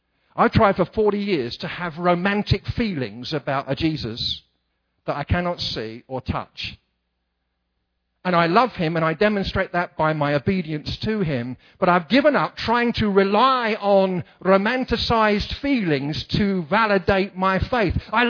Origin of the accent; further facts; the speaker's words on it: England, United Kingdom; See, in England, what we do is mumble. Now, people think it's classy. We just mumble.